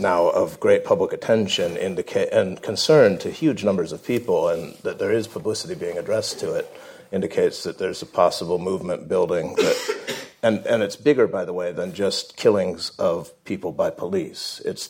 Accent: Iowa, United States; I can remember when I was growing up in Iowa in the 70s, 60s and 70s

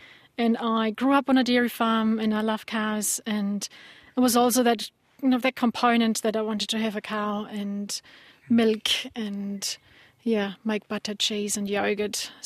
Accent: Germany; I grew up in Germany on a 20-cow dairy farm, small scale, how it was just normal in the days.

